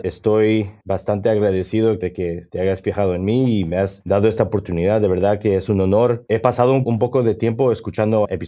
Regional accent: New York, United States; Mis papás, los dos nacieron en Guatemala, se conocieron en Nueva York, yo nací en el Bronx, gracias a Dios. Y bueno, ahí me crié, pasé los 20 años, pero no tengo memoria de aprender el inglés en español, simplemente lo sabía los dos.

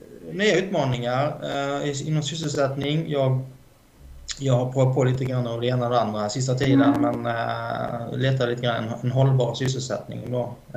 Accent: Halmstad, Halland County, Sweden; är ju född och uppväxt i Halmstad.

